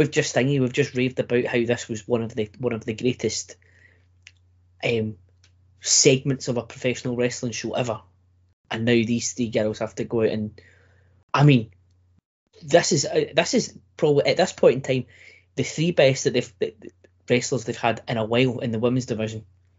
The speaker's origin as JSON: {"language": "English", "country": "United Kingdom", "said": "So I was standing from Crewe to Abergavenny, which even as a Target reference for me, being British, I don't know how far that was"}